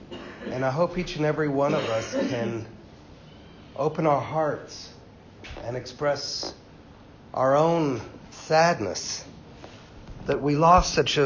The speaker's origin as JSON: {"language": "English", "town": "Waco", "region": "Texas", "country": "United States", "said": "I come from a family from Waco, Texas, that had to leave the Ukraine in 1904 because of the pogroms."}